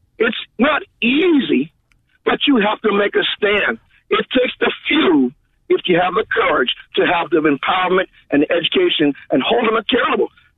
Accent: Los Angeles, California, United States; what happened when I grew up in Los Angeles 49 years ago

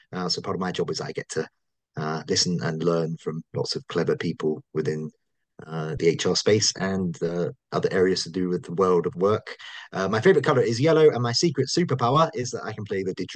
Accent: Canada; I am a proud Canadian as well as a Brit

